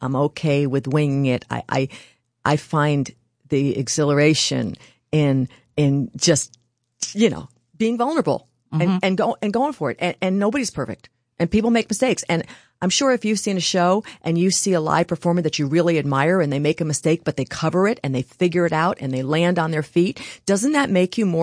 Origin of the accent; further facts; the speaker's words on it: New York, United States; I was raised here in the Catskill Mountains